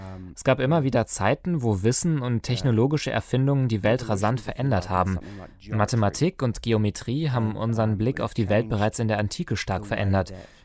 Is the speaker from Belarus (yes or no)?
no; New Zealand; Bis vor ein paar Jahren war es in meinem Heimatland Neuseeland völlig normal